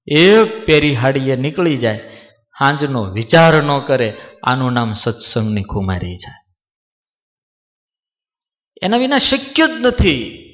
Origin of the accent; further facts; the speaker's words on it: Gujarat, India; અમારા કચ્છના હજારો માણસો હતા